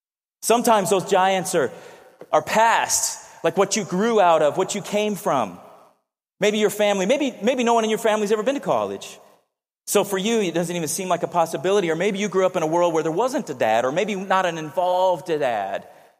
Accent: San Diego, California, United States; Even though I grew up in San Diego and grew up around a lot of different cultures

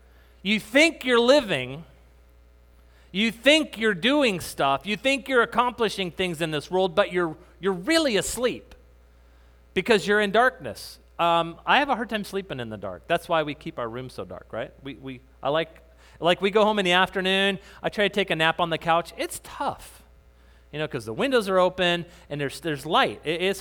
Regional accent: New Mexico, United States; also born or lived in Texas; we used to live in Texas, I grew up in New Mexico.

